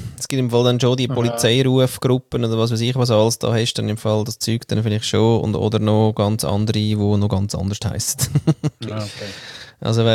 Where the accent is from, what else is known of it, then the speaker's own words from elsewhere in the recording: Austria; ich bin Österreicher und Jahrgang 1947